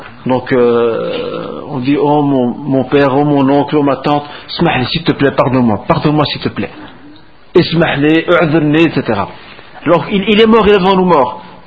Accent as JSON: {"language": "French", "country": "Morocco", "said": "Donc on se réunit, ce qu'on connaît chez nous au Maroc, et ailleurs, ce qu'on appelle le tolba"}